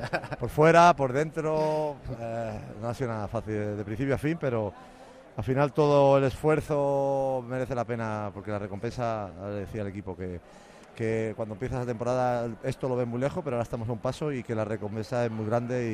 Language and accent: Spanish; Andalusia, Spain; yo soy andaluz y como andaluz